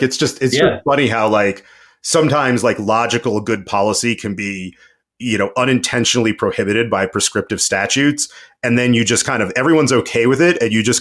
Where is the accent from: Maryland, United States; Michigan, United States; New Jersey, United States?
New Jersey, United States; Westwood; 100-plus-year-old bagel recipe from a place that we grew up outside in Westwood, New Jersey